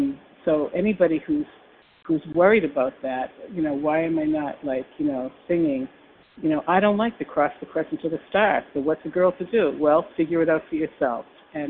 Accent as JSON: {"language": "English", "town": "Boston", "region": "Massachusetts", "country": "United States", "said": "And I'm from the Boston area"}